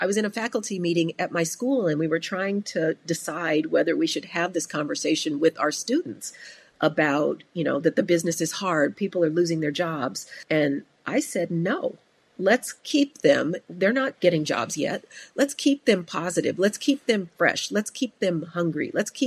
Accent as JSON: {"language": "English", "town": "Denver", "region": "Colorado", "country": "United States", "tie": "born or raised there", "also_born_or_lived": "Chicago, United States", "said": "And, you know, I credit Chicago. And then I also came of age in Denver, which is a very optimistic, outdoorsy"}